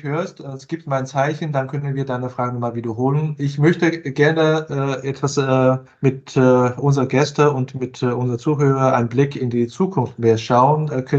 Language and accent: German; China; Und ich denke auch als Chinese würde ich sagen, jedes Land hat das Recht für sich, das Interesse zu vertreten.